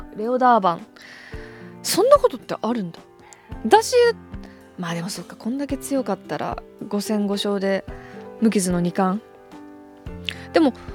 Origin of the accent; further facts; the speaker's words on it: Hokkaido, Japan; このコーナーでは私のふるさと北海道をいろんな視点からフィーチャーして